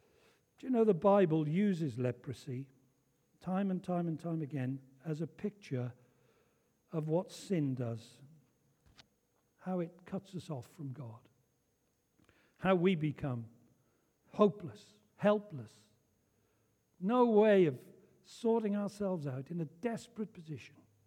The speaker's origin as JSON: {"language": "English", "region": "Wales", "country": "United Kingdom", "said": "I'm Welsh. We're tactile people."}